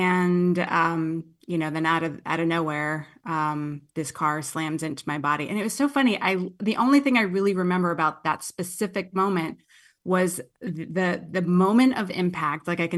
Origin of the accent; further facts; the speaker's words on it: New Jersey, United States; also born or lived in Queens; I'm from Jersey. I was born in Queens. I'm tough.